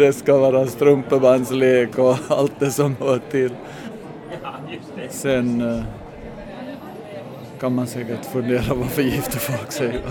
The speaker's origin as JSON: {"language": "Swedish", "region": "Ostrobothnia", "country": "Finland", "said": "men vi är ju både från Österbotten och där var det ju sådär att man skulle gifta sig."}